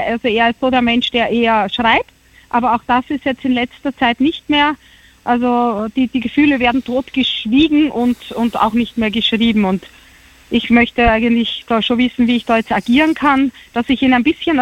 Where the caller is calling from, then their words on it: Styria, Austria; Ich bin aus der Steiermark.